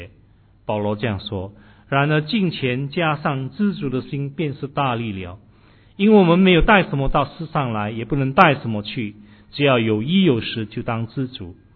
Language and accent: Chinese; China; 特别是我们中国人，我们来到这一个地方，这一个自由的国家